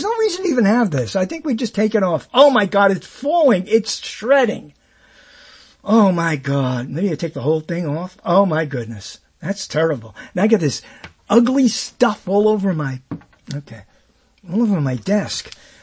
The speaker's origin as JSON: {"language": "English", "town": "Brooklyn", "region": "New York", "country": "United States", "said": "everyone knows I'm from Brooklyn, and I went to Burbank just like you"}